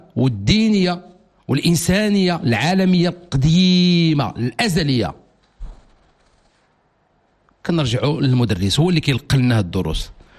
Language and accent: Arabic; Morocco; الا كان بصح بعدا حقيقي عندنا في المغرب.